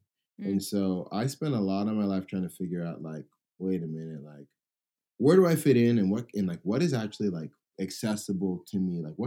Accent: San Diego, California, United States; I grew up, born and raised in San Diego. My parents are immigrants. My dad's from Nigeria. My mom is from England, from Nottingham, England.

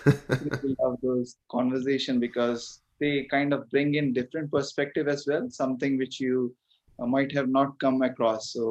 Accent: Delhi, India; English is a second language; so I hail from Delhi in India.

